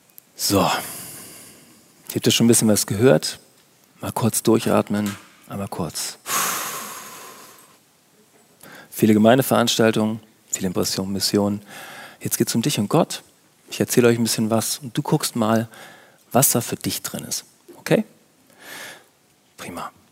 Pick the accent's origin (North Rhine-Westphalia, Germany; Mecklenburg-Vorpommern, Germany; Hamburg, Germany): Hamburg, Germany; dass Gott auch so irritierend andere Deutsche lieben kann wie Rheinländer und nicht nur mich als Hamburger.